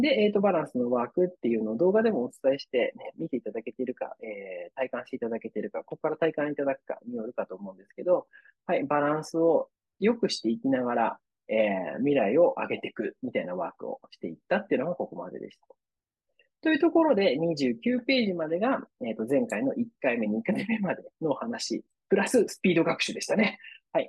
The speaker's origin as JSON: {"language": "Japanese", "region": "Kanagawa", "country": "Japan", "said": "僕神奈川県民なんで"}